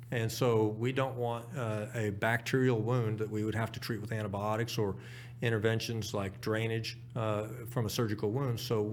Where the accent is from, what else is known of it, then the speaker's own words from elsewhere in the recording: United States; As an American, I have to go to the UK and other countries